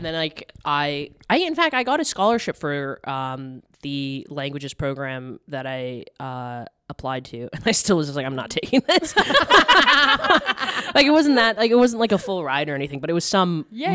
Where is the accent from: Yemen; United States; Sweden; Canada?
Canada; Not really. Okay. No, I could read it a bit and then, like, I couldn't have a conversation.